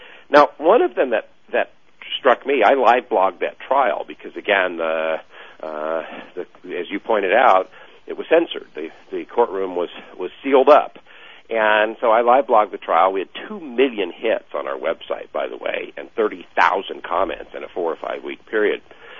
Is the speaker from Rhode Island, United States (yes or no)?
no; Tennessee, United States; I grew up in East Tennessee